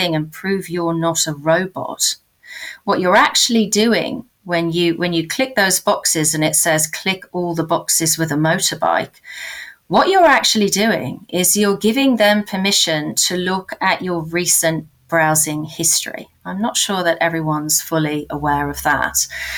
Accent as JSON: {"language": "English", "country": "United Kingdom", "said": "I'm British. I'm not the only Brit on Twitter."}